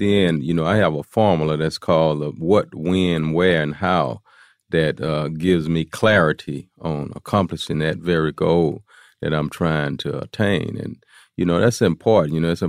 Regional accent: Houston, Texas, United States; Yeah, I mean, I'm from Fifth Ward. I'm from Fifth Ward is a place in Houston, Texas.

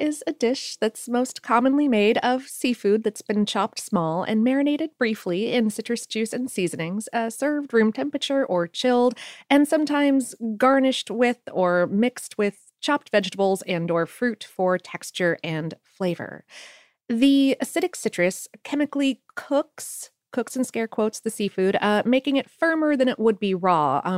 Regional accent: Florida, United States; Growing up in South Florida, it gained popularity there

